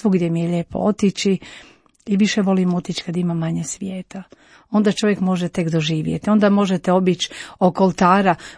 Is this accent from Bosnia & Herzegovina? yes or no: yes; Rama, Federation of Bosnia and Herzegovina, Bosnia & Herzegovina; born there; što sam rođena u Rami